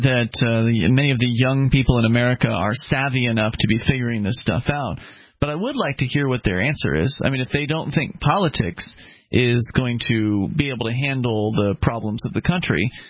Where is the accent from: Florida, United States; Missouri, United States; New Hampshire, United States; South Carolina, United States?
Florida, United States; Sarasota; It's not really the South because I was raised in Sarasota, which is on the West Coast.